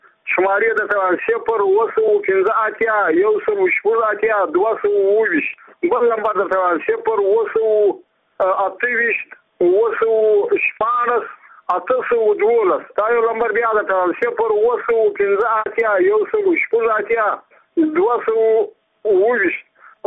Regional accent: Muqur, Badghis, Afghanistan; زه خپله د بادغیس ولایت یم، د مقر د ولسوالۍ یم، دوړو د کلي یم.

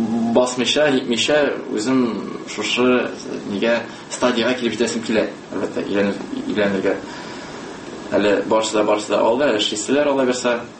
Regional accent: Kazan, Tatarstan, Russia; Үз туган телемне бик яратам. Мин татар егете, мин Казан егете булсам да, татар телен киләчәктә дә күрәсем килә.

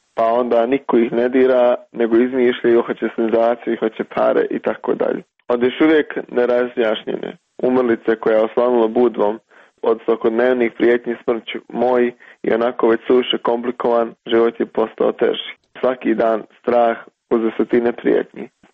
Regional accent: Nikšić, Nikšić Municipality, Montenegro; Nisam valjao ni kao sin, ni kao unuk, ni dio bratstva, ni kao Nikšićanin, ni kao građanin Crne Gore.

